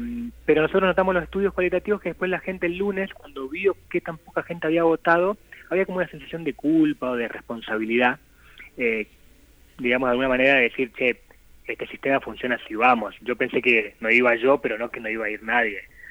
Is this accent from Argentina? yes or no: yes; Corrientes, Argentina; Vos sabés que yo vengo de... soy correntino.